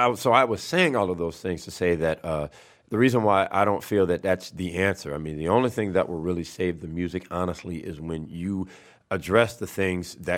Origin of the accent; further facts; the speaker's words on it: New Orleans, Louisiana, United States; my hometown kind of helped. I apologize. I'm serious. When I was okay. in high school, I really was not into the New Orleans rap at all.